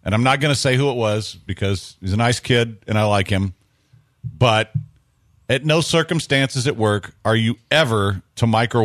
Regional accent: Galveston, Texas, United States; growing up in Galveston, we were getting it right out of the water.

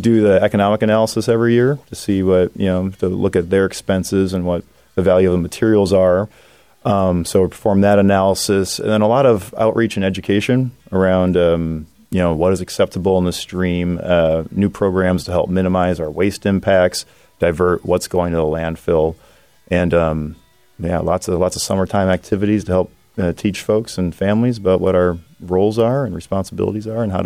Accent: Milwaukee, Wisconsin, United States; now in Eugene, United States; Yeah, so I've been in Eugene now for 8 years. Like you said, I'm from Milwaukee, Wisconsin. Bounced around the states for a little bit before here.

